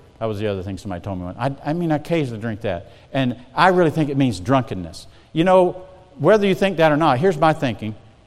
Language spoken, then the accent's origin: English; South Carolina, United States; I come from South Carolina, we had a lot of ditches, I lived out in the country, dirt roads and stuff